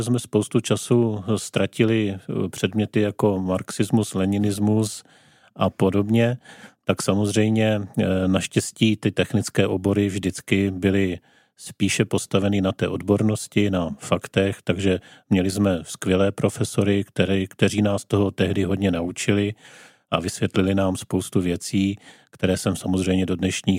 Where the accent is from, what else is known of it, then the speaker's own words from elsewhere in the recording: Zlín, Zlín Region, Czechia; Do základní školy jsem začal chodit už ve Zlíně, kde jsem žil až do svých 30 let.